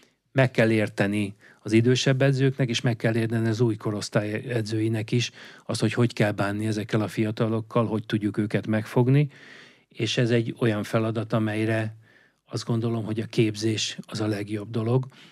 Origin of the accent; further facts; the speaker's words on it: Vác, Pest, Hungary; born there; Csak azért tudom, mert van egy saját kis kajakkenu klubom, Vácott, ahol születtem.